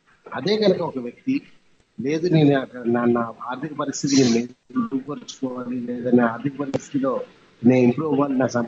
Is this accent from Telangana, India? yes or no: yes; Hyderabad, Telangana, India; నేనండి చిన్నప్పటి నుంచి అండి హైదరాబాద్లోనే ఉన్నాను, ఇప్పుడు హైదరాబాద్లో ఉన్న ఫ్యామిలీ ఉంది